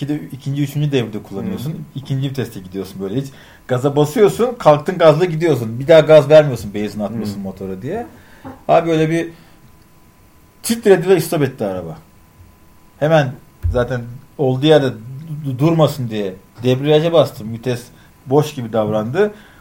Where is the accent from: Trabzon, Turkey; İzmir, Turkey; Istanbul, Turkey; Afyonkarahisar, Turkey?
İzmir, Turkey; Abi dedim ben İzmirliyim, buranın yabancısıyım işte